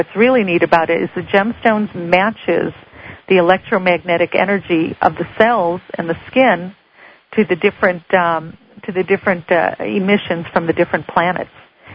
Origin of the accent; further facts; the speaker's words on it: Chicago, Illinois, United States; But I am from Chicago, and so a lot of the work I do is I do charts over the phone.